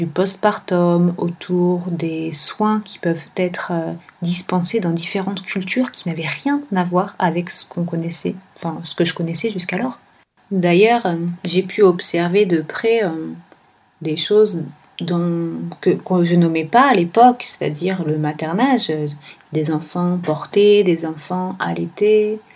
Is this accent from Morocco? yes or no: no; France; moi j'ai grandi en France